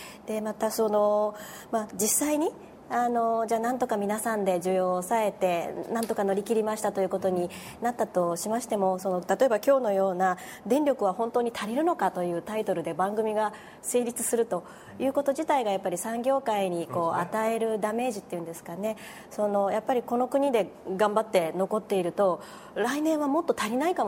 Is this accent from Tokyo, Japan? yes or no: yes; Tokyo, Japan; だ、私なんかも東京で生まれ育ってますので、停電ってほとんど経験したことがない。